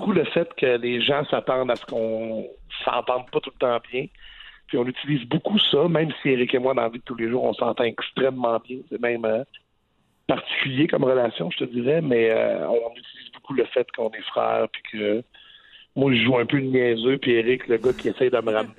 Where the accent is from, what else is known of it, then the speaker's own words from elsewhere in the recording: Quebec, Canada; On est des gars de région, on vient de Chapelle, c'est une ville forestière.